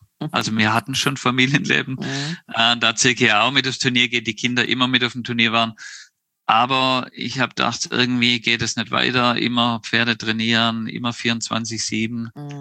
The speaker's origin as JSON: {"language": "German", "town": "Stuttgart", "region": "Baden-Württemberg", "country": "Germany", "tie": "born there", "said": "Also ich bin 77 in Stuttgart geboren"}